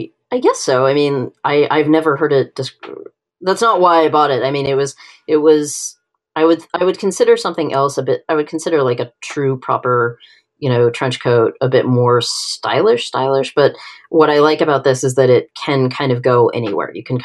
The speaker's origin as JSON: {"language": "English", "region": "Washington", "country": "United States", "tie": "born or raised there", "said": "I grew up outside of Seattle, and everyone there knows Eddie Bauer"}